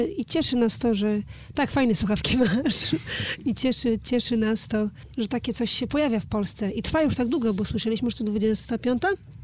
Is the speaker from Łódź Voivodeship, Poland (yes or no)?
no; Trzcianka, Greater Poland Voivodeship, Poland; A ja z Trzcianki.